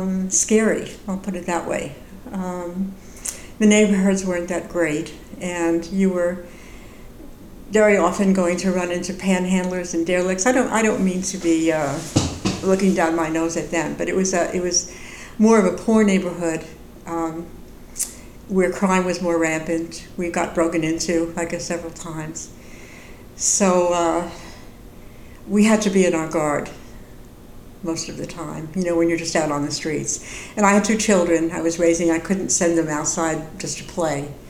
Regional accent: New York, United States; now in Detroit, United States; And he's from Texas, I'm from New York.

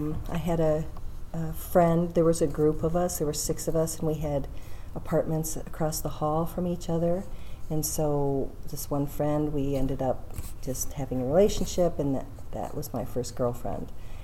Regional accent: Birmingham, Michigan, United States; until my mom remarried, and then we moved out to Birmingham. So I was raised basically in Birmingham.

